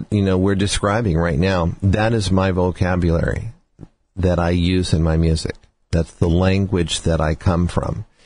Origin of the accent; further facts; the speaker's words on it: Seattle, Washington, United States; I also was growing up in Seattle, Washington, and there weren't a lot of professional string players there that actually even knew what to do with someone like me.